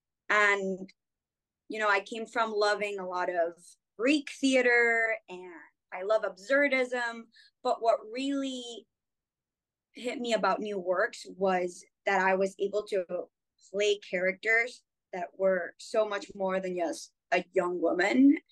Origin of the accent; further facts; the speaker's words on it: Lima, Peru; I'm born and raised in Lima, Peru. So there was much more like film in my life than theater.